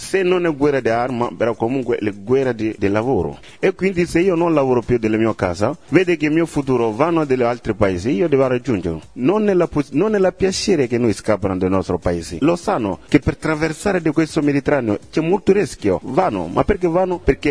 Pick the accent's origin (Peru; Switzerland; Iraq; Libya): Libya; Italian is a second language; now in Italy; sto qua in Italia. Io ho scappato da un paese di guerra che ha portato questa miseria del mio paese. Ho scappato dal mio paese e vengo dalla Libia.